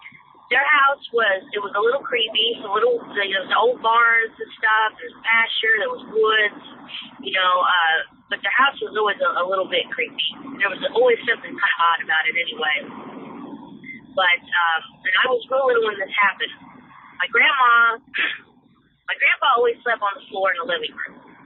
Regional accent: Illinois, United States; I grew up in Southern Illinois, and this happened at my grandparents' house in the early 80s.

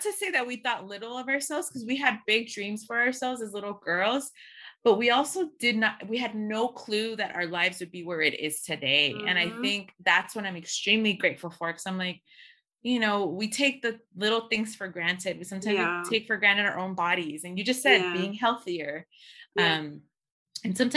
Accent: Lenox, United States; how we grew up in Lenox. And, you know, for those that don't know where that, it's a small little, less than a square mile in Englewood.

